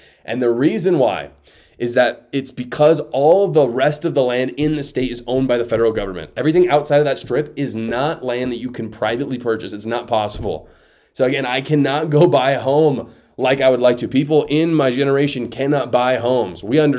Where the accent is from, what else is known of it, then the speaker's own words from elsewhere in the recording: Utah, United States; most of it is in Utah, my home state